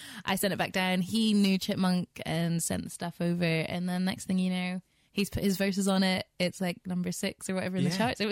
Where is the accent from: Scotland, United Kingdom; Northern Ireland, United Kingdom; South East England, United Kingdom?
Scotland, United Kingdom; And then I grew up in Scotland, so yeah.